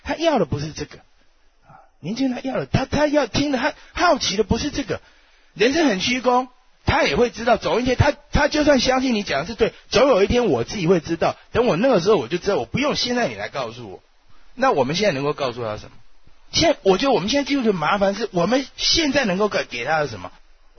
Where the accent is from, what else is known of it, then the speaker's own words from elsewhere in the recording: Taiwan; accent: Taiwanese Mandarin; 你看我台湾国语要出来